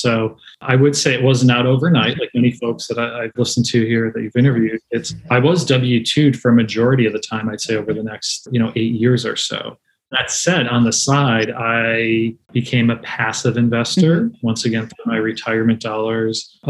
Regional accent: Scranton, Pennsylvania, United States; I grew up in Scranton, Pennsylvania. It's a blue collar sort of town. You go to work, you pay your taxes.

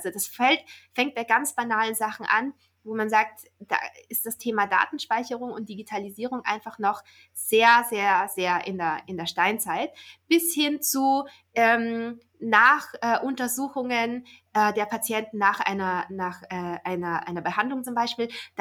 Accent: Linz, Upper Austria, Austria; also born or lived in Vienna / New York / China; now in Germany; Also ich bin eine waschechte Österreicherin, also eigentlich eine Linzerin in Oberösterreich geboren und aufgewachsen. Und ich sage nach wie vor, Wien ist meine Lieblingsstadt. Ich habe echt schon an vielen Orten auf dieser Welt gelebt. New York, China, Australien, auch jetzt in Deutschland

